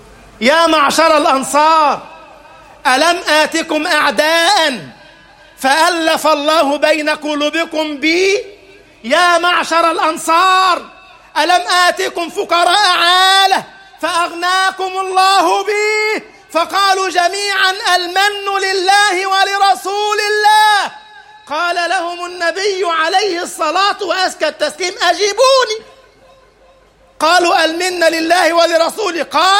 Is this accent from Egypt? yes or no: yes; Egypt